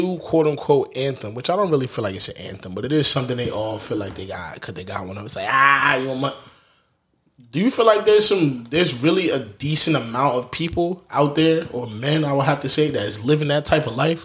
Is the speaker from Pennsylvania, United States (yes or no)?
yes; Philadelphia, Pennsylvania, United States; I'm from North Philly.